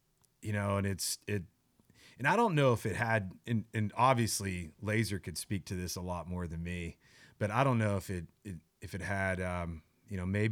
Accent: Oklahoma, United States; Of course I grew up in Oklahoma. I go to Colorado State.

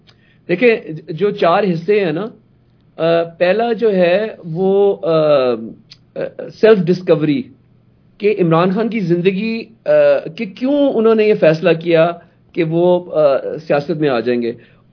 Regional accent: United States; اور میں بچپن میں تو امریکہ میں بڑا ہوا

